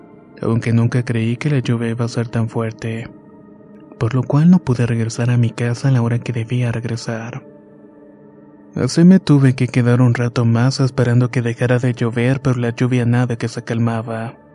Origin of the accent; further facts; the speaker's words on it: Guanajuato, Mexico; me gustaría decir que soy originario de Guanajuato